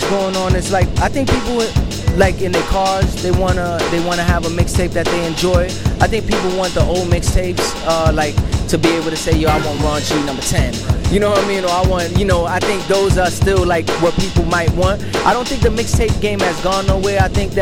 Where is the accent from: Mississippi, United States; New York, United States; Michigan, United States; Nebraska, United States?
New York, United States; New York City; I'm from the South Bronx.